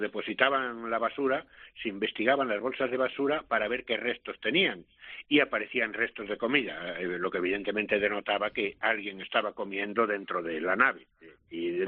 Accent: Spain; como español, como guardia civil

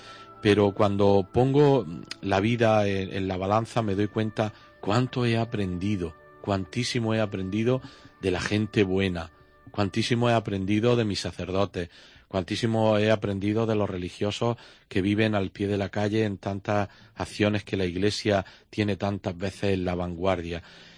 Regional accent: Andalusia, Spain; de Almería y de mi pueblo, que es el límite con la provincia de Murcia. Pero creo que no hay ninguna diferencia, el almeriense andaluz y el andaluz español.

